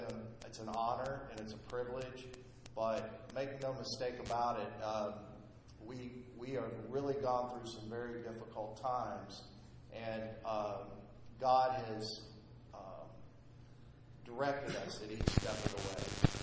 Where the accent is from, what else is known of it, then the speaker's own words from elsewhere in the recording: Nashville, Tennessee, United States; I'm from Nashville. I came up here to serve as an interim CEO.